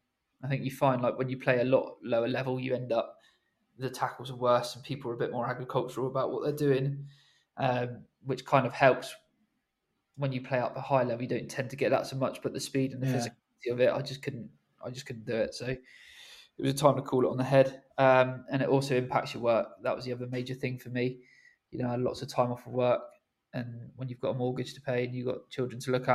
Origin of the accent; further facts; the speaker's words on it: South West England, United Kingdom; also born or lived in Devon; my parents moved. So originally I'm from Dorset.